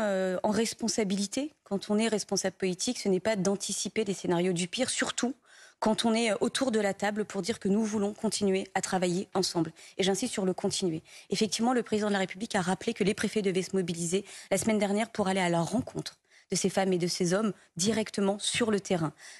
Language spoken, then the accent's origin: French; France; Retrouvons un peu cette capacité à être fiers en tant que Français.